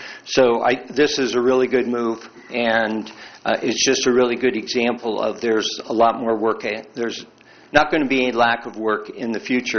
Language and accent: English; Great Falls, Montana, United States; I'm from Great Falls, Montana.